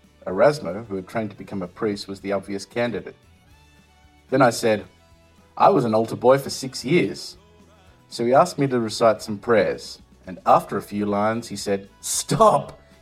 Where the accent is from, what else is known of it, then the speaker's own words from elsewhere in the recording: Pavia, Lombardy, Italy; born there; English is a second language; I was born in Pavia, just south of Milan, in 1926. My parents ran a public house on the canal.